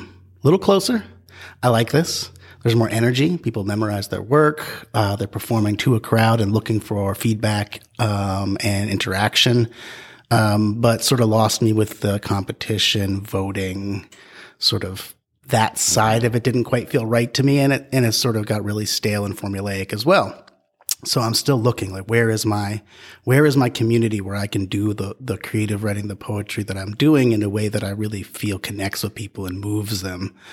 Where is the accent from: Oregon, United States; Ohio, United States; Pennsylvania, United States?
Pennsylvania, United States; I grew up right outside of Pittsburgh.